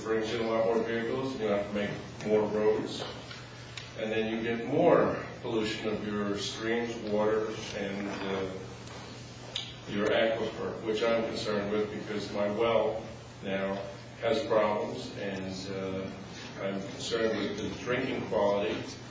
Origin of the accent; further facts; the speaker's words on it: Riverdale, New Jersey, United States; I'm from Riverdale. I'm just a citizen that's concerned about the water in my area and the overgrowth of my town.